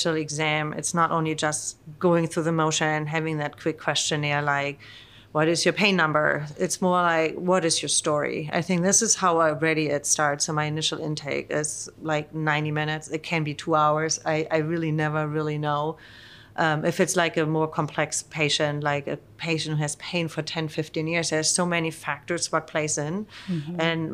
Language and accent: English; North Germany, Germany; Yeah, so I grew up in North Germany.